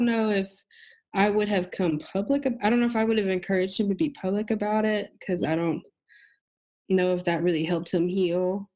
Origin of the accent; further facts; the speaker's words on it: Tupelo, Mississippi, United States; born and raised in Tupelo, Mississippi. I am a Southern Black woman.